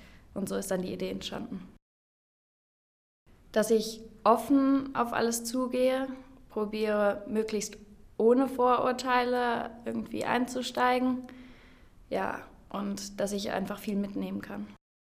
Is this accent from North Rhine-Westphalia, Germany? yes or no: yes; Aachen, North Rhine-Westphalia, Germany; Ich komme hier aus Aachen und ich gehe nach Südafrika, nach Johannesburg.